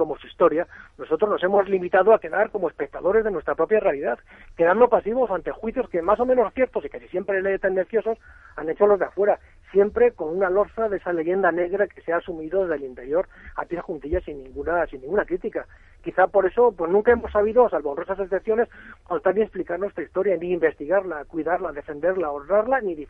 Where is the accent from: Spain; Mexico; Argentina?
Spain; los españoles somos los europeos que, en comparación con la mayoría de nuestros vecinos, somos menos prácticos, además de ser peores comunicadores